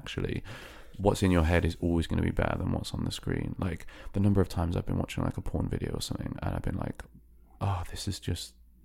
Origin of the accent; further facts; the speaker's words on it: United Kingdom; But I am a British voice actor, vocal artist, whatever VA actually stands for.